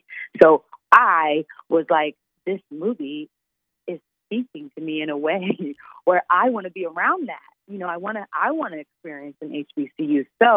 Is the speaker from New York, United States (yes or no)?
no; Oklahoma, United States; I watched this movie because I'm from Oklahoma.